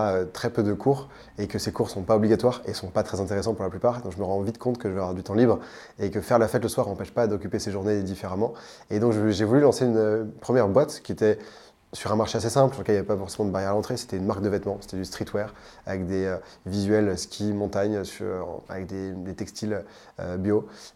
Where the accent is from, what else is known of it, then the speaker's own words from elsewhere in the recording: Lyon, Auvergne-Rhône-Alpes, France; also born or lived in Alsace; j'ai grandi à Lyon. Je me considère plus comme lyonnais qu'alsacien d'ailleurs. J'ai passé toute ma vie dans la campagne lyonnaise et puis ensuite, en grandissant, je me suis rapproché de la ville. Je suis passé par Grenoble rapidement. Et puis aujourd'hui, je vis toujours à Lyon